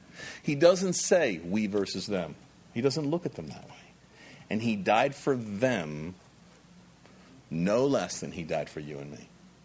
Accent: New Jersey, United States; also born or lived in Long Island, United States; I was raised in Jersey and Long Island.

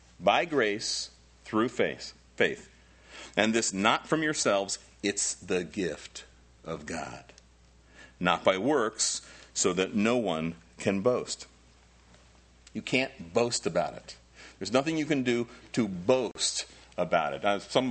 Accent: New Jersey, United States; I'm from Jersey.

